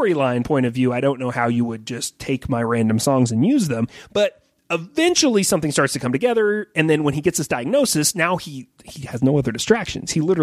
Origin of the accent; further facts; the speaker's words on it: Raleigh, North Carolina, United States; I grew up around Raleigh, North Carolina